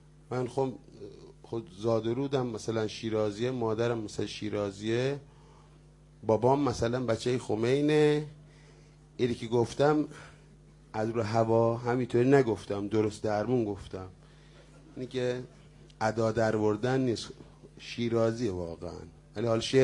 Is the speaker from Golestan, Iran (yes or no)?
no; Khomein, Markazi, Iran; پدر هم به خومن بله اهل خومن هستیم و داتای خومن من گفتم من بچه روستا با اهل ولایتمون هم که همونطوری صحبت میکنیم میگه با داداشامون هم خومنی صحبت میکنیم